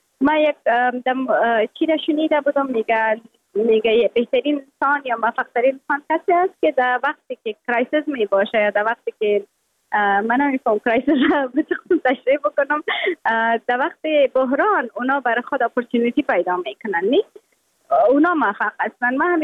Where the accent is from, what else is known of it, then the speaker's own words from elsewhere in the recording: Afghanistan; moved away; من دوباره از خود یک چیز ساخته پس میایم افغانستان